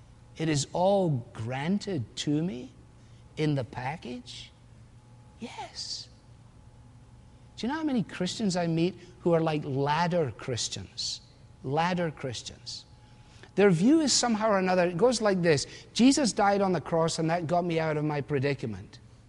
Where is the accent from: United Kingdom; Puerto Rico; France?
United Kingdom; Scotland; It's very hard for me as a Scotsman to think of giving stuff away like that.